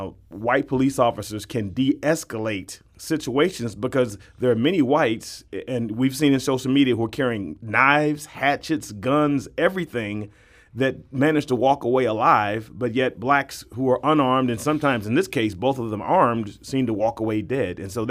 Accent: St. Louis, Missouri, United States; I'm not from the South. I'm from the urban St. Louis.

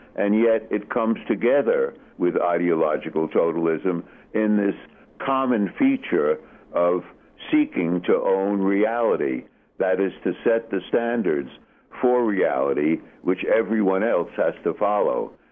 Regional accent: United States; I'm an American psychiatrist talking to you on a telephone now

